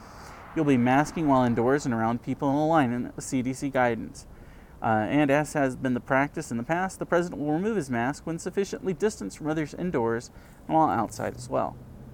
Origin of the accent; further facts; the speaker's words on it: Texas, United States; Growing up in Texas, which is kind of south, it's got a mixed identity.